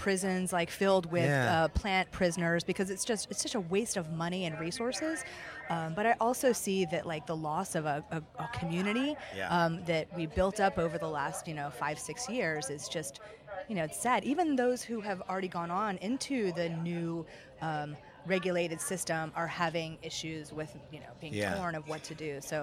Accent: Charleston, South Carolina, United States; And I'm from the South, from Charleston.

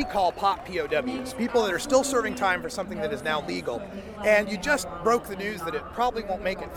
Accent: Portland, Oregon, United States; I'm from Northeast Portland as well. It's nice to meet a fellow Northeasterner.

